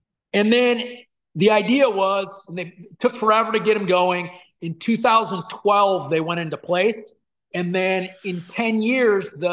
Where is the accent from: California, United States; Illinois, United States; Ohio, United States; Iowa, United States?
California, United States; Isla Vista; I was born in Isla Vista, California, right north of Santa Barbara, by UCSB, and grew up, in that ocean, playing around in the tide pools and, hunting with slingshots.